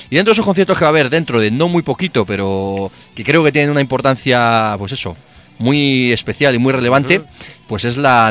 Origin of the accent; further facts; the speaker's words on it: Madrid, Community of Madrid, Spain; Y los que somos de Madrid, los que estamos acostumbrados a la Mau, seguimos protestando